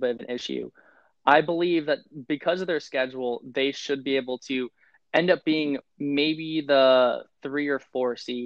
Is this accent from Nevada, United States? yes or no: yes; Las Vegas, Nevada, United States; also born or lived in Phoenix; Even though I grew up in Vegas, I still was a passionate Suns fan. I didn't have a team to root for, so I knew I was from Phoenix.